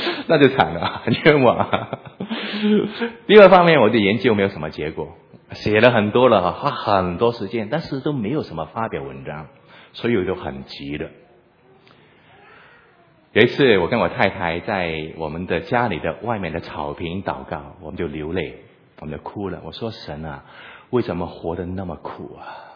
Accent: Hong Kong; 我是香港来的，我就打一个香港人的比方给你哦。

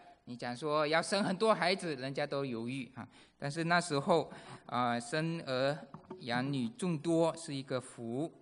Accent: Malaysia; moved away as an adult; now in United States; 那93年的时候，我从马来西亚搬到这个美国来，刚来。那时候不是第一次离家。我在马来西亚的时候呢，就在读高中的时候就已经到大城市去读了。

